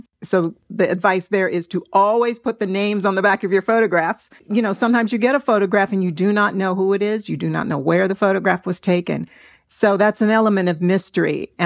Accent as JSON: {"language": "English", "town": "Columbus", "region": "Ohio", "country": "United States", "tie": "born or raised there", "said": "I did steal a few locations from my hometown of Columbus, Ohio."}